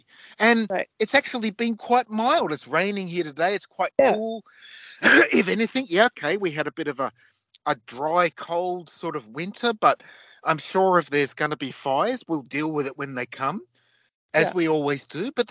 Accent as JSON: {"language": "English", "country": "Australia", "tie": "born or raised there", "said": "growing up in Australia, you know, being a kid, we had fires."}